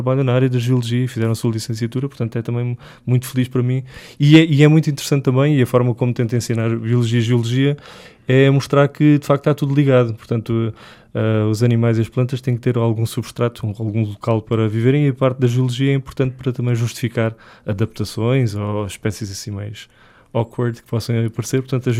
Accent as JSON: {"language": "Portuguese", "town": "Sines", "region": "Alentejo", "country": "Portugal", "moved": "as an adult", "lives_now": "Lisbon, Portugal", "said": "Sou alentejano, sou de Sines e vim estudar para Lisboa e fui ficando depois aqui a cumprir a minha função enquanto professor e vivo em Lisboa já há alguns anos também."}